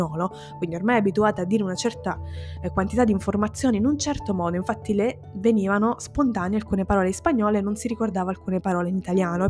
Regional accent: Sicily, Italy; Da persona del sud, da siciliana, sinceramente questo discorso mi fa molto piacere.

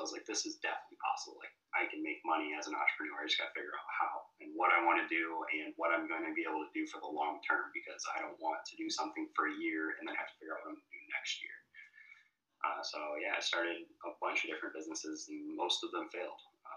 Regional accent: Quad Cities, United States; because I'm originally from the Quad Cities, and which is on the border of Iowa and Illinois

